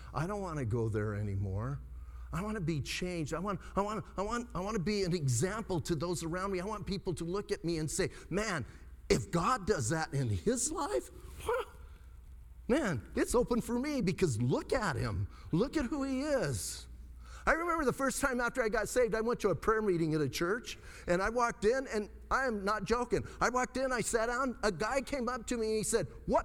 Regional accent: Bisbee, Arizona, United States; I ministered close to where I was born and raised. I was born and raised in Bisbee.

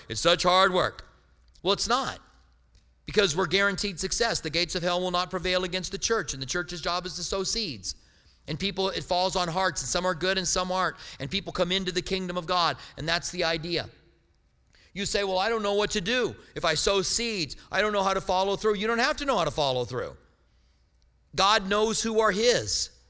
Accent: Clinton, Iowa, United States; born there; I was born in Clinton, Iowa.

